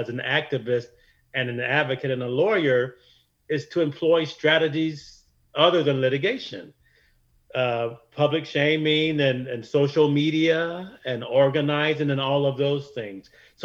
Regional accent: Wilmington, United States; it was a constant feature of growing up in Wilmington to be targeted and surveilled and mistreated by the police.

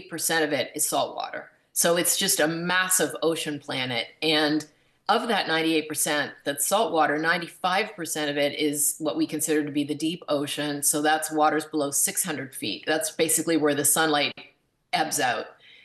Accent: Ontario, Canada; But I grew up in Ontario, Canada, and so I was around a lot of lakes, not the ocean.

